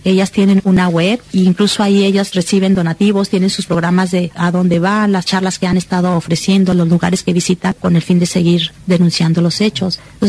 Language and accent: Spanish; Mexico; cuando han sabido que soy de México